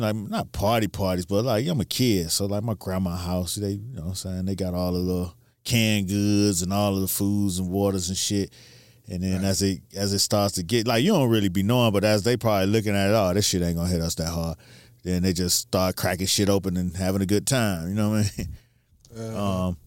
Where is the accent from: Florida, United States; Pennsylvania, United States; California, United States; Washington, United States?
Florida, United States; Miami; But none of them really hit Miami while I was there.